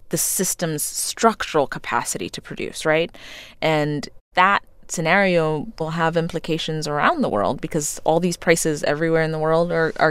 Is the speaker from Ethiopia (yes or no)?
yes; Ethiopia; I grew up in Ethiopia in the 80s.